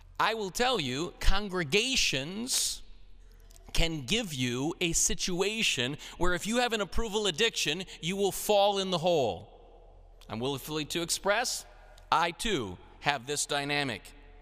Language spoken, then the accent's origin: English; Milwaukee, Wisconsin, United States; I grew up in Milwaukee, the inner city, and my parents would take me to central Wisconsin to work on a farm in the summertime.